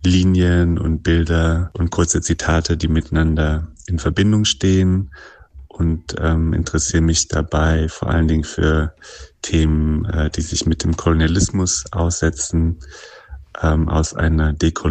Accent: Berlin, Germany; ich komme aus Berlin

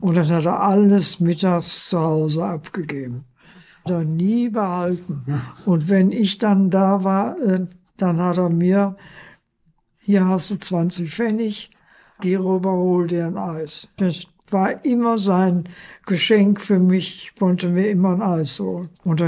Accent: Altena, North Rhine-Westphalia, Germany; born there; Das war hier in Essen. Aber geboren bin ich in Altena.

